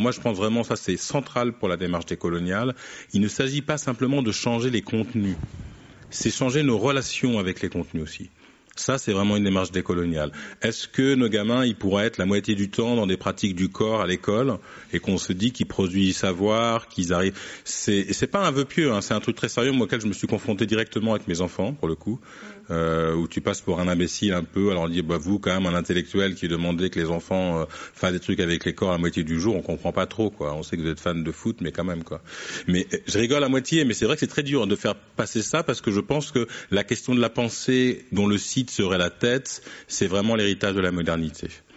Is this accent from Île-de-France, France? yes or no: yes; Évry, Île-de-France, France; Moi, j'ai grandi à Évry, en banlieue sud de Paris.